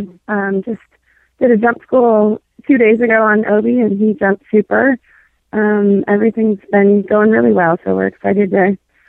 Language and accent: English; Michigan, United States; I'm from Michigan, so I had been to Rolex several times and been there to watch